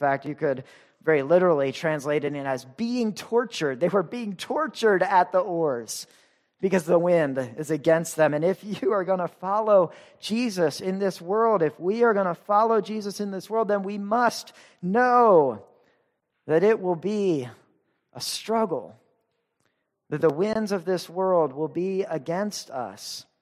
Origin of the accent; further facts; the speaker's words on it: Pennsylvania, United States; When I grew up outside Philadelphia, and one thing people do out there is they go tubing down the Delaware River.